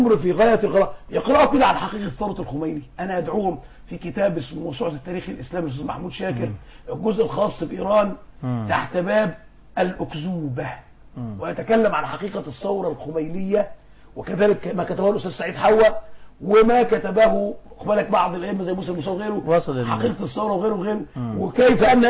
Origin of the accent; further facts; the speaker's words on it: Faiyum, Faiyum Governorate, Egypt; انا من الفيوم مش من اسكندريه